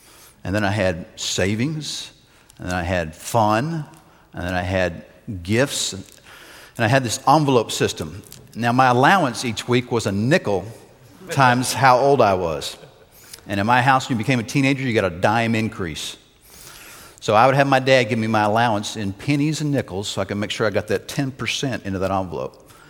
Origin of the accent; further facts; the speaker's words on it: Dallas, Texas, United States; And this actually happened in Dallas. I grew up in Dallas, and we had moved back.